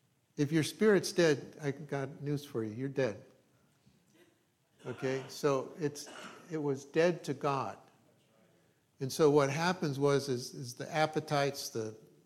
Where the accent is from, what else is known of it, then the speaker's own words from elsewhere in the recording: Ireland; I'm Irish, so I learned it all the hard way. And I'm half Greek